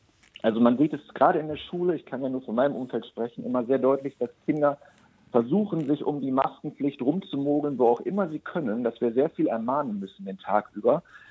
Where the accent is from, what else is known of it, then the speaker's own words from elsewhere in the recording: Wuppertal, North Rhine-Westphalia, Germany; also ich komme aus Wuppertal